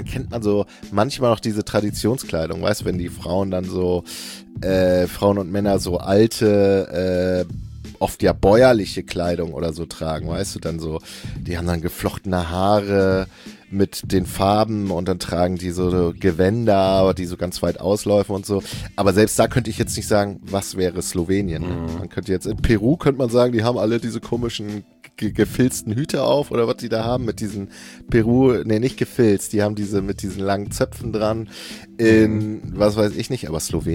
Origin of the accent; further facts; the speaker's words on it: eastern Germany, Germany; ich bin in der DDR aufgewachsen, ne? 84er Jahrgang